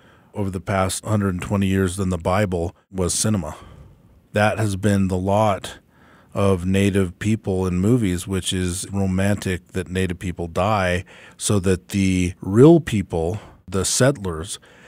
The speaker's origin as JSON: {"language": "English", "region": "the West", "country": "United States", "tie": "born or raised there", "said": "I grew up in the West, and I look at the Western"}